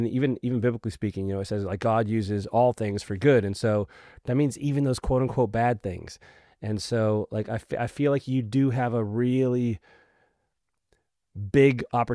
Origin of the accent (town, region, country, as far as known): Raleigh, North Carolina, United States; born or raised there